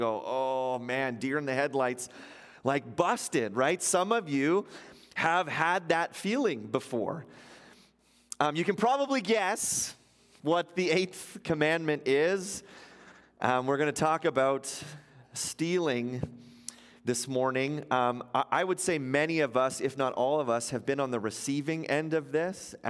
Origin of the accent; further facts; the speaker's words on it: Ontario, Canada; Many of you know I grew up in Ontario